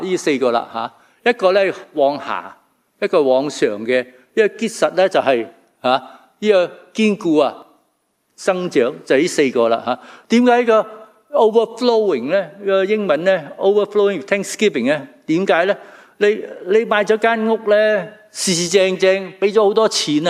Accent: Guangdong, China; 你我哋广东人最明白行啦喂，系咪啊？

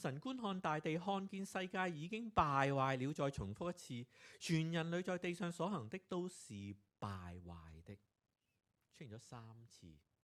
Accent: China; 即系我哋中国人古代社会都系啦。

